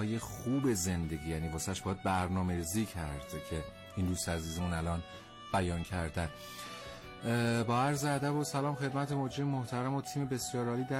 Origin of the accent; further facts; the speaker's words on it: Kerman, Iran; خب حالا اصالتا خودم کرمانی هستم